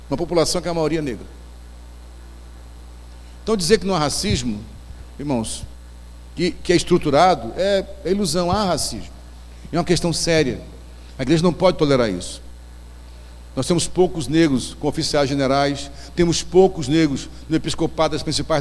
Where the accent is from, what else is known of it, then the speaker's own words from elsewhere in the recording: Northeast Region, Brazil; Eu não sou branco. Eu sou pardo, sou nordestino, mas não sou negro.